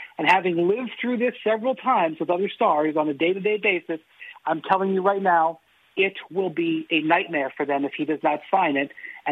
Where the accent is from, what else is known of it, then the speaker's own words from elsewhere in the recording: Cleveland, Ohio, United States; And Rich, I am from Cleveland. I am from a small market.